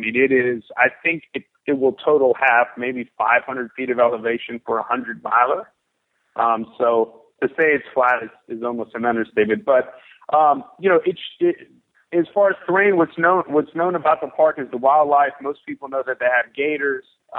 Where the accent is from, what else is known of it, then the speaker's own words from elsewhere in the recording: Houston, Texas, United States; Being that we're from Houston, if we're going to go trail race, other than Rocky Raccoon, which is up in Huntsville, it's about an hour away, we have to travel